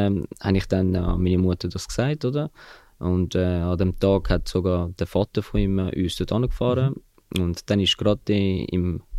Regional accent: Zurich, Switzerland; now in Winterthur, Switzerland; Ich bin 30. Ich bin in Zürich-Altstetten geboren, auch dort aufgewachsen und bin jetzt wohnhaft in Winterthur seit 4 Jahren.

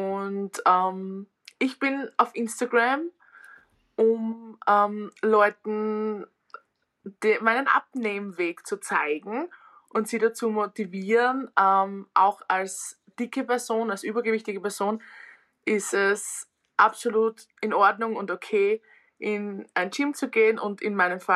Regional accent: Vienna, Austria; accent: Austrian; Ich bin aus Österreich, aus der Nähe von Wien. Hört man vermutlich auch immer wieder am Akzent.

